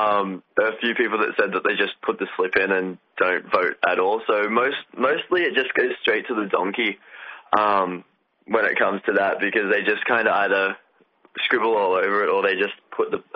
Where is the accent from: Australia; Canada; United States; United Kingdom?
Australia; Singleton, New South Wales; Like I come from Singleton